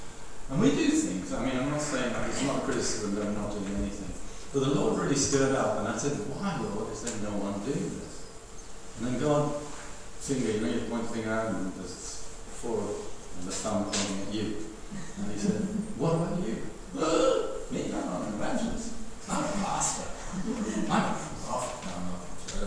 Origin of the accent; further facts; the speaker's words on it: South East England, United Kingdom; we come from Sussex